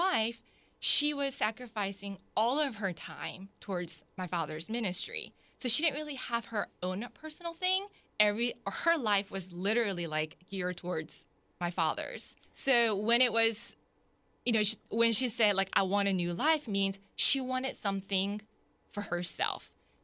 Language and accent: English; South Korea; now in Jacksonville, United States; I'm from South Korea.